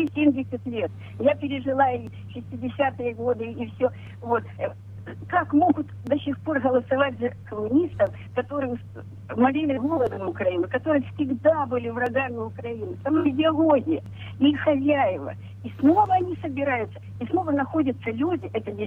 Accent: Kyiv, Ukraine; now in Vinnytsia Oblast, Ukraine; я з Києва і живу на Вінниччині.

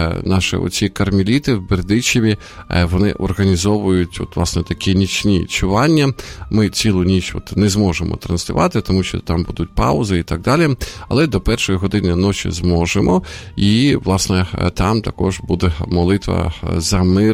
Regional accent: Sumy, Sumy Oblast, Ukraine; А вчора також от моє рідне місто Суми теж от було піддано бомбардуванню

